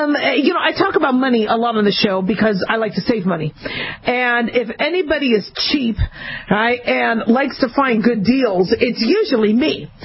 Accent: Las Vegas, Nevada, United States; Vegas is my hometown.

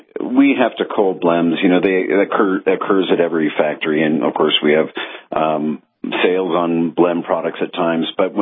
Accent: United States; And I'm an American.

